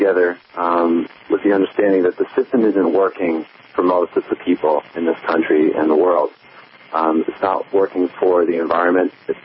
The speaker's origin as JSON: {"language": "English", "town": "Worcester", "region": "Massachusetts", "country": "United States", "tie": "born or raised there", "said": "I was born and raised in Worcester"}